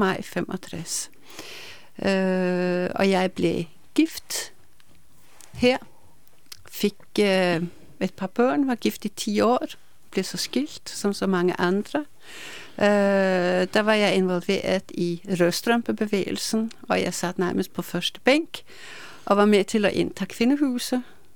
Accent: Norway; Danish is a second language; now in Denmark; dansk, men når jeg er norsk, så fik jeg 11 i dansk til eksamen

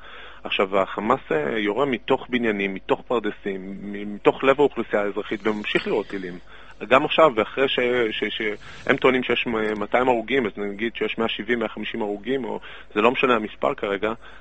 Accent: Ashkelon, Southern District, Israel; כן, אני מאשקלון.

